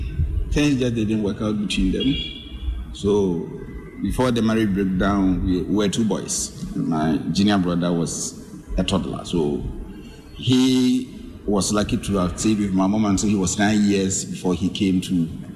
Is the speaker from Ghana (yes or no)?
yes; Ghana; But technically, I'm a Fantiman.